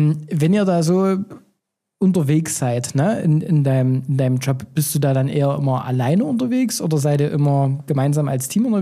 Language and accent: German; Neudorf, Saxony, Germany; Ich komme aus Neudorf, weißt du?